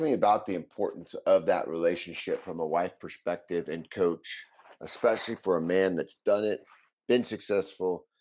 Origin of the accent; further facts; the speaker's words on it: Texas, United States; moved away; also born or lived in California; In terms of lacrosse, I grew up in Texas. They didn't have lacrosse as a child when I grew up in Texas.